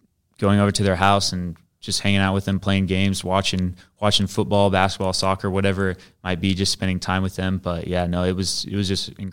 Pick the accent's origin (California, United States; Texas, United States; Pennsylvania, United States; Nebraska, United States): Nebraska, United States; Cody; also born or lived in Shelton; So I grew up in the Sand Hills of Nebraska in a little tiny town called Cody, Nebraska. It's clear up by Valentine, about 6 miles from the South Dakota border.